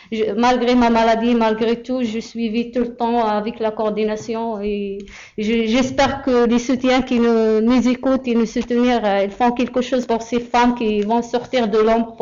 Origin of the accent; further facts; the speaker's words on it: Morocco; French is a second language; moved away; je viens de Maroc depuis 99. Ça fait 10 ans que je suis là.